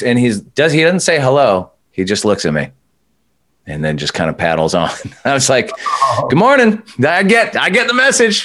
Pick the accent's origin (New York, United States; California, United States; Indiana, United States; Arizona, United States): California, United States; Santa Barbara; I actually, you know, I grew up in Santa Barbara, and I had never surfed.